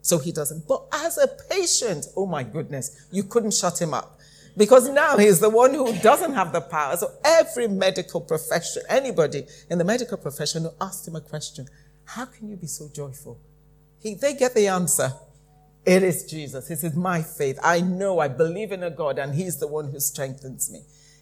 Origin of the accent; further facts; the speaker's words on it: Nigeria; I come from Nigeria, and there's a funny thing. When I was growing up, we had, and as happens in many developing countries, we had intermittent power cut.